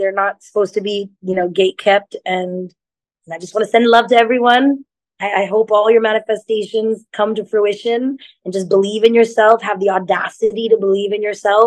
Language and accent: English; California, United States; Well, because I mean, I grew up in California, so I feel like I always make jokes.